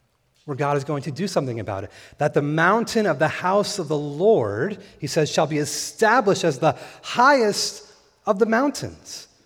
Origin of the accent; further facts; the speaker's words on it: California, United States; Growing up in California, my family and I would often take road trips, and we lived in the high desert of California